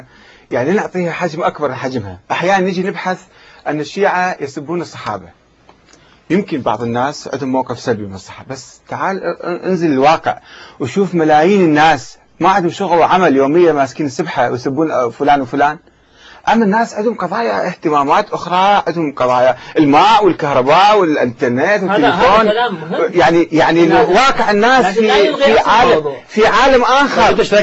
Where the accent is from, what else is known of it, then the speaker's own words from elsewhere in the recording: Iraq; 50 محطة فضائية عندنا بالعراق